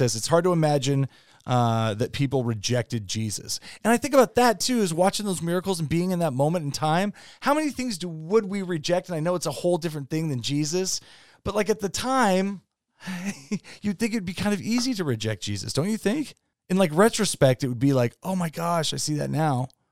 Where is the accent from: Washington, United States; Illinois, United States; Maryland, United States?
Washington, United States; Federal Way; But that's the weird part, going back to where my hometown was, which is Federal Way, which is a small suburb, and then seeing all the changes.